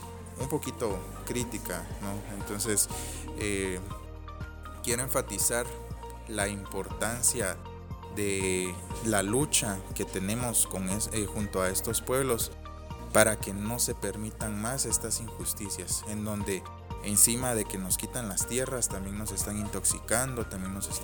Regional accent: Guatemala; soy de Guatemala

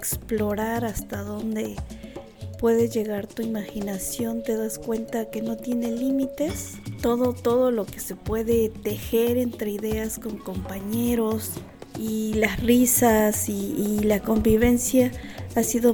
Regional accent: Xocoyolo, Puebla, Mexico; vengo de la comunidad de Xocoyolo

